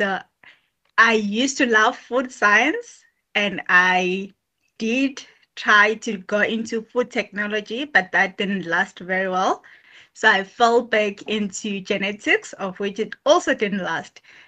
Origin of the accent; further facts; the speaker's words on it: Johannesburg, Gauteng, South Africa; Actually, I grew up in Johannesburg. There's no agriculture in Johannesburg.